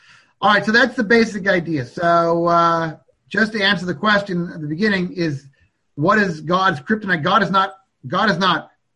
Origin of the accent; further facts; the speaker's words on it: Seattle, Washington, United States; In my synagogue growing up in Seattle